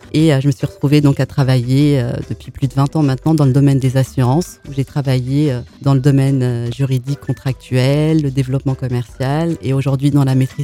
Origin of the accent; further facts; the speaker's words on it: Algeria; moved away as an adult; also born or lived in Paris; now in France; femme de 41 ans, maman de 3 enfants. Et effectivement, mon papa est malien et ma maman est algérienne. Donc je suis née à Paris, mais j'ai grandi en Algérie jusqu'à mes 18 ans, où je suis revenue en France pour poursuivre mes études et travailler.